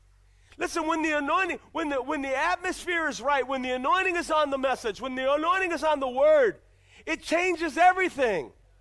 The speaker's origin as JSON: {"language": "English", "region": "Ohio", "country": "United States", "said": "I'm from Ohio, I'm from the Midwest. You can't grow oranges in Ohio."}